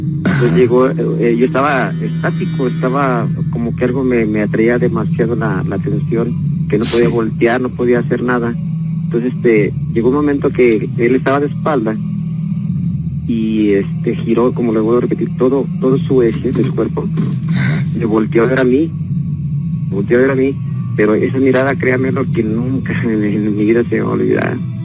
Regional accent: León, Guanajuato, Mexico; Yo soy de aquí de León, Guanajuato. Ajá. Y soy de la colonia Bellavista.

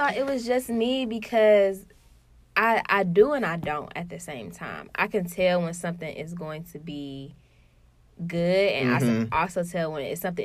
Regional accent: Detroit, Michigan, United States; I'm from Detroit, y'all.

